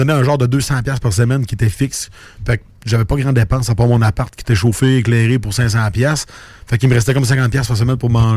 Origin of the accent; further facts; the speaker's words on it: Audet, Quebec, Canada; En fait, je suis natif d'Audette. Personne ne sait c'est où. C'est comme juste un trou, mais c'est sur une montagne. Fait que c'est dur de dire que c'est un trou. dans le fond, dans le coin de la Mégantic